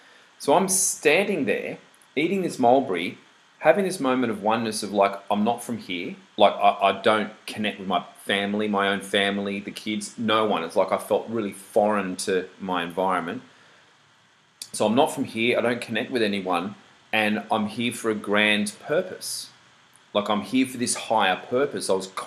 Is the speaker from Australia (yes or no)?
yes; New South Wales, Australia; So I grew up down in south of Sydney, about 45 minutes an hour from the city. So just inland from Cronulla Beach.